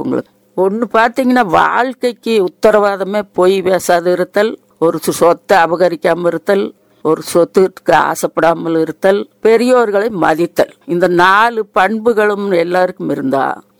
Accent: Uppilipalayam, Tamil Nadu, India; born there; நான் வந்துங்க சிங்காநல்லூர் பக்கத்துல உப்புலிவளையம், அது நான் பிறந்த ஊரு, கல்யாணம் பண்ணி கொடுத்தது பாப்பநாயக்கம் பாளையம்.

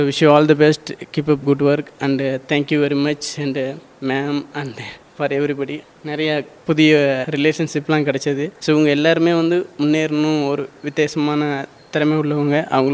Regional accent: Tamil Nadu, India; now in Coimbatore, India; எங்கள் சொந்த ஊர் வந்து ராமநாதபுரம் டிஸ்ட்ரிக். லாஸ்ட் 10 இயர்ஸாக நாங்கள் வந்து கோயம்புத்தூரில் இருக்கோம்.

